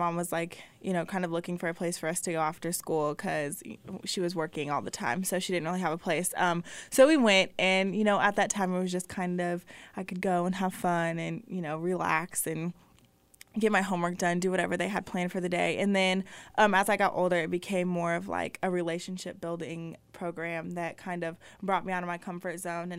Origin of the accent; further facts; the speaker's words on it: Lawrence, Kansas, United States; Yes, Lawrence, Kansas.